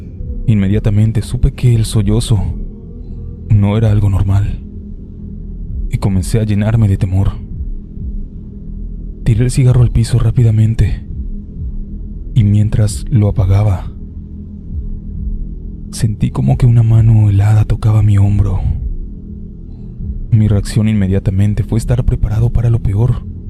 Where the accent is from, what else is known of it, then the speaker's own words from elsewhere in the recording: State of Mexico, Mexico; Yo soy del Estado de México, y el viaje era para Villahermosa, Tabasco